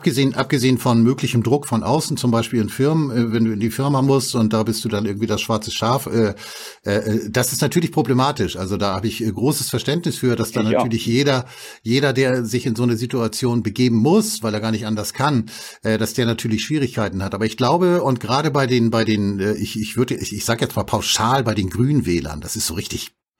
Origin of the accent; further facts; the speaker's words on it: Hamburg, Germany; Ja, ich bin gebürtiger Hamburger, aber dann bin ich irgendwann weggezogen.